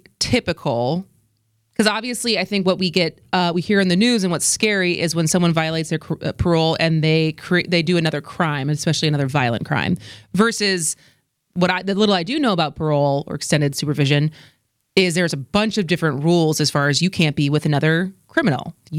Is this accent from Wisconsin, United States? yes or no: yes; Madison, Wisconsin, United States; I grew up in Madison.